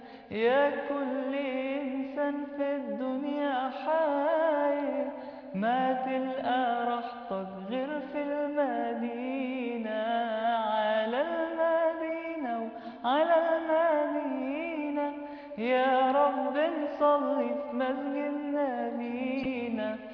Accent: Cairo, Cairo Governorate, Egypt; born there; انا مولود في القاهره.

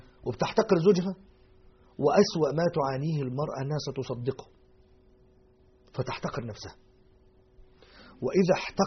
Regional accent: Egypt; عندنا في مصر يقولوا يأكلوا صابع مرة

